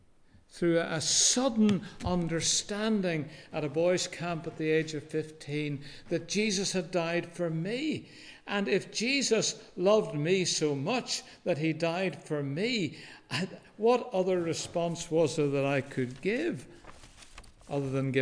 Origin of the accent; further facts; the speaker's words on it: Belfast, Northern Ireland, United Kingdom; I grew up in Belfast, was on a trolley bus route.